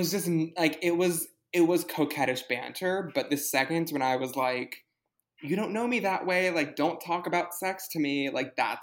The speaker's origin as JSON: {"language": "English", "town": "New York City", "region": "New York", "country": "United States", "tie": "born or raised there", "said": "You and I grew up in New York City."}